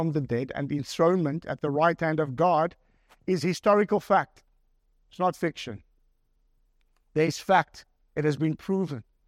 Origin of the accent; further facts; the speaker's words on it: South Africa; And I put it down to being a South African.